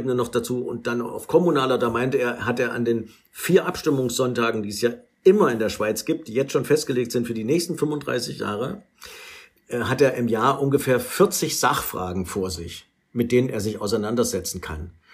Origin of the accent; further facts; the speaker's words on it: Thuringia, Germany; in Thüringen, wo ich herkomme